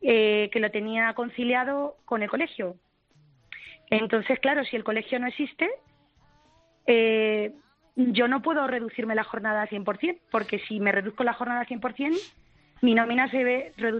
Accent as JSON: {"language": "Spanish", "town": "Villarrobledo", "region": "Castilla-La Mancha", "country": "Spain", "lives_now": "Albacete, Spain", "said": "Pues yo soy de Villarrobledo, en Albacete. Ajá. Ya llevo 10 años por cuestiones de trabajo viviendo en Albacete."}